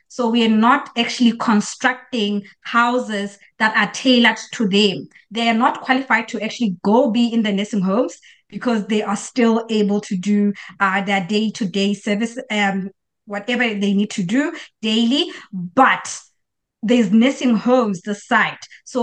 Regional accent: Lesotho; now in Ireland; I am from Lesotho.

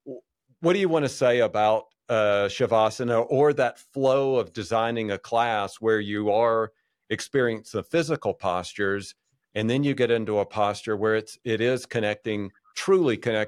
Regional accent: the South, United States; This was in LA, but I grew up in the South and I thought he said yogurt.

